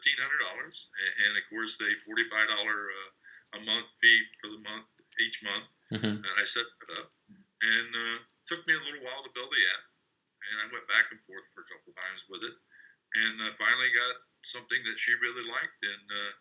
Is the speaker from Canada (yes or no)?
no; United States; Well, I'm from the United States, 68 years old.